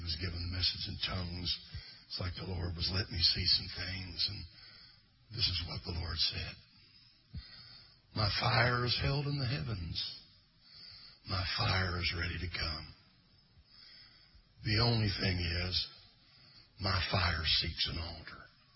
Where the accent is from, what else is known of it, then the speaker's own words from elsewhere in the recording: Missouri, United States; I was raised in Missouri.